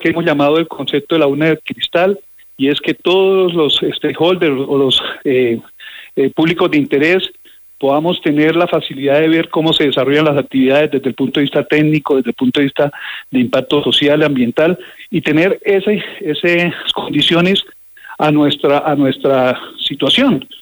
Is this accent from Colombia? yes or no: yes; Colombia; somos colombianos.